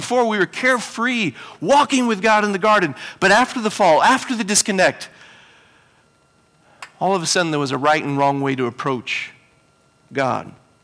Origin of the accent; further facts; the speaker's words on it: Houston, Texas, United States; I went to go visit my elementary school that I grew up in Houston, Texas, and it was called Atkinson Elementary